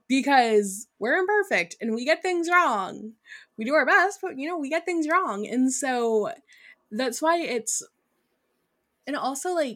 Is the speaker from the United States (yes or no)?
no; Ireland; like I'm Irish, okay, and I know that's a cop-out